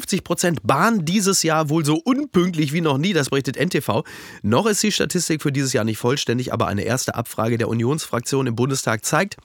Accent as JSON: {"language": "German", "town": "Castrop-Rauxel", "region": "North Rhine-Westphalia", "country": "Germany", "said": "ich fahre morgen nach Castrop-Rauxel in meine Heimat"}